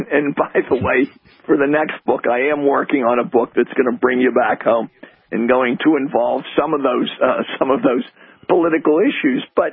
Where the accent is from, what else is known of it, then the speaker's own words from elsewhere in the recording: United States; and I'm not an Italian. I'm just an American, but it did come across that way.